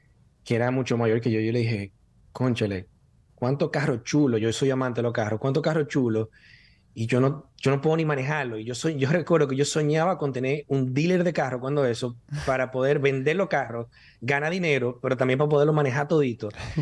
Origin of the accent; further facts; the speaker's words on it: Santo Domingo, Distrito Nacional, Dominican Republic; Mi papá de Santiago, yo tengo una buena parte de mí santiaguera, pero nací en Santo Domingo, soy capitaleño